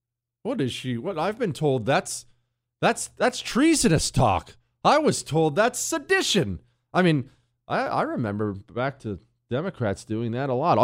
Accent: United States; I'm an American. I speak English.

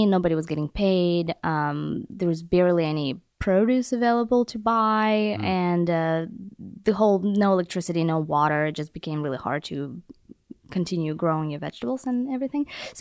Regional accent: Ukraine; born there; English is a second language; I was born in Ukraine, and back then it was not even Ukraine, it was just... SSSR.

